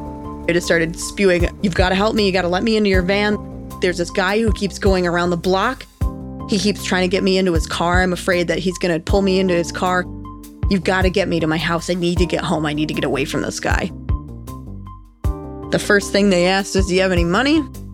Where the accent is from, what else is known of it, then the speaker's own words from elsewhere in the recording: New York, United States; One way that I coped with being homesick was that I read a lot about what was going on back in my home state. I was online scrolling through news articles from Buffalo.